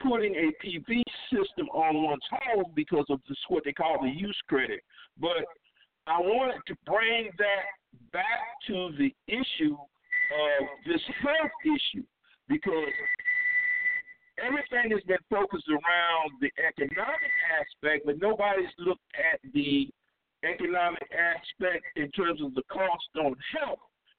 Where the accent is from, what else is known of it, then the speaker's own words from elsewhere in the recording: South Carolina, United States; and I'm from South Carolina, so I'm going to make it plain, being a country boy, you can hear a rat urinating on cotton.